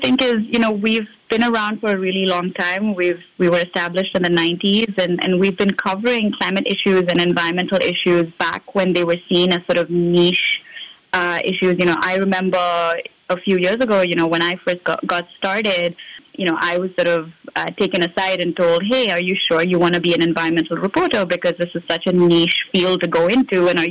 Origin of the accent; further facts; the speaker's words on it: India; I'm originally from India